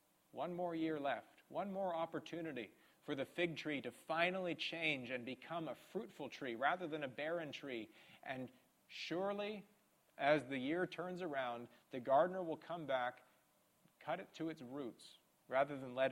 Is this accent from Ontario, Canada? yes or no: no; Surrey, British Columbia, Canada; A hurricane never hit my hometown of Surrey.